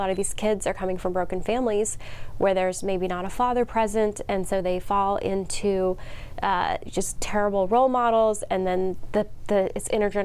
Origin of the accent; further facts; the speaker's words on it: United States; I say I'm from America here in the US because I'm from so many different places. Growing up in a motorhome, but also in houses, in sheds and tents